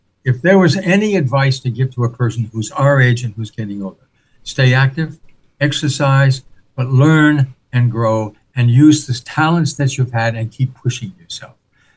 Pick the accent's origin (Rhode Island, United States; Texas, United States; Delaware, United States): Rhode Island, United States; I grew up a congregational. I grew up in the Protestant church growing up in Rhode Island.